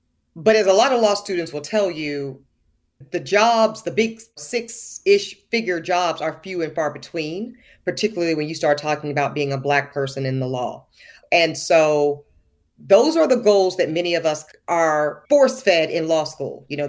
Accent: American South, United States; speaking about this Black girl she was raising, me … growing up in the American South, that I would have to contend with a lot of preconceptions and misnomers about who I was as a Black woman in America.

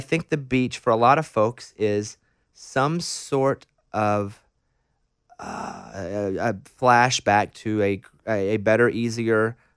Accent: Arkansas, United States; I'm from Arkansas. We're extremely landlocked.

